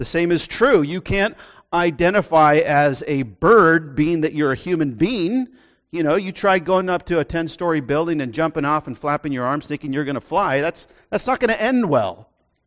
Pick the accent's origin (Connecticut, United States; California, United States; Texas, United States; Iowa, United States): California, United States; Moorpark; Well, I grew up in Moorpark, so I'm a hometown boy